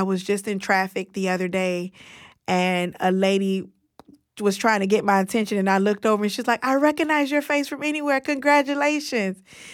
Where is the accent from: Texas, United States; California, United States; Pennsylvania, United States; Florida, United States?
Florida, United States; Miami; now in Tallahassee, United States; I'm from Miami. I was still in my lease here in Tallahassee.